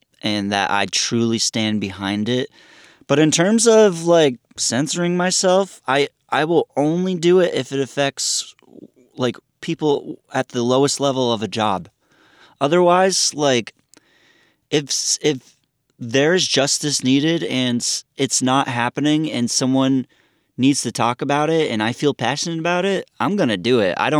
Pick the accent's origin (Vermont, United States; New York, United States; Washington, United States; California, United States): Vermont, United States; And plus, you know, I grew up in Vermont, so I know everything. I know so many different things in so many different towns because we moved around a lot